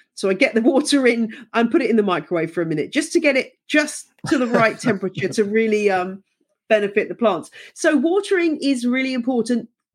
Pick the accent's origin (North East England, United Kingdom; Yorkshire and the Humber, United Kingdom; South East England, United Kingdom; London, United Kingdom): South East England, United Kingdom; now in Bedfordshire, United Kingdom; I grew up in the Chilterns with super hard water. I live in Bedfordshire with fairly hard water.